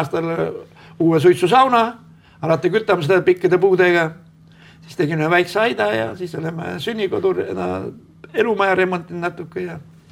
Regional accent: Saare County, Estonia; mina olen saarlane suurel maal omal saarel.

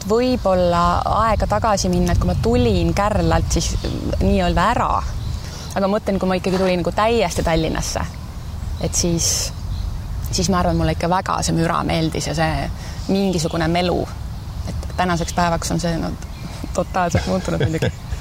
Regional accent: Saare County, Estonia; kui nüüd mõelda nagu täiesti Saarema peale ja selle peale, kus ma siis, mis keskkonnas või kus ma olen üles kasvanud, et siin Saaremalt eemal olles

